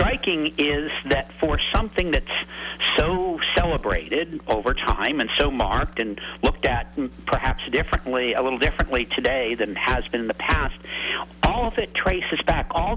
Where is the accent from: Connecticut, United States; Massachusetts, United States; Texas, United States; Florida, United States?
Massachusetts, United States; Duxbury; Growing up in Duxbury, it's hard not to have cranberries as your favorite side dish.